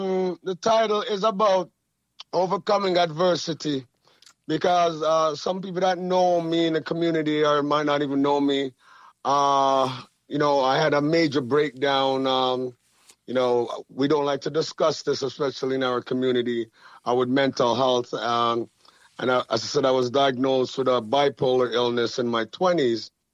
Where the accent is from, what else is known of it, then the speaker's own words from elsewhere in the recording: Jamaica; as a Jamaican